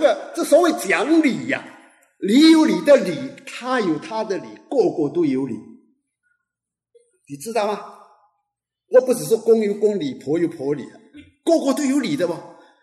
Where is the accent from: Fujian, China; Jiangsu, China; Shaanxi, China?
Fujian, China; 你看，我是福建人